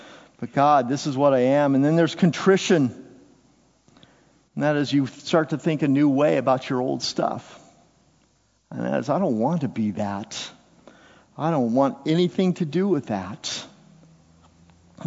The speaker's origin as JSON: {"language": "English", "country": "United States", "said": "That puts me in a very uncomfortable place being an American because I'm an independent person."}